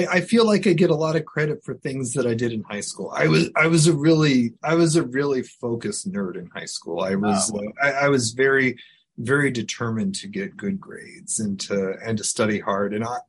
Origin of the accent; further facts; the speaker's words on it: Omaha, Nebraska, United States; moved away as an adult; So I grew up in Omaha, graduated high school in 1993, and then I made my way to the East Coast for college.